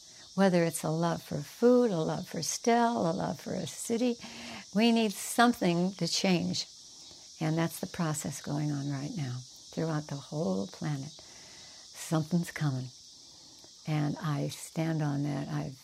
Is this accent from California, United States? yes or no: yes; Los Angeles, California, United States; also born or lived in Chicago; I'm a city girl. I'm from Los Angeles. I don't know that much about here, although I was born in Chicago.